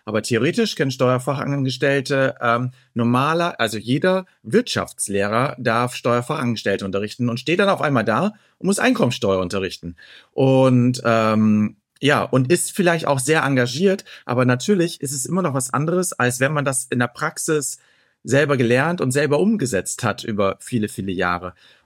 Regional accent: Northern Germany, Germany; ich komme aus Norddeutschland. Aber meine Oma hat im Breisgau gewohnt

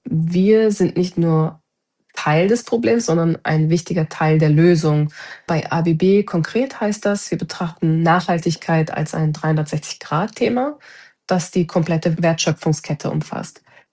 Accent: North Rhine-Westphalia, Germany; born there; Also ich bin gebürtig aus dem Ruhrgebiet und als potsches Mädchen bin ich immer straightforward und sehr direkt.

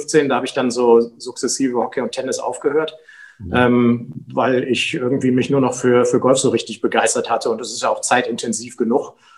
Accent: Hamburg, Germany; born there; now in Cologne, Germany; Ich bin gebürtiger Hamburger.

